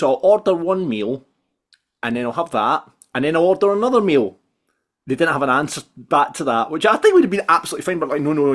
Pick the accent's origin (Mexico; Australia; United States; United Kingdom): United Kingdom; Falkirk, Scotland; born there; I was born in Falkirk, but hello, welcome to Falkirk Daft.